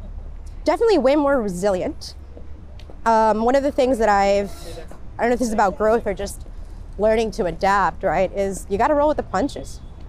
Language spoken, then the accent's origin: English; Miami, Florida, United States; Born and raised in Miami, Florida.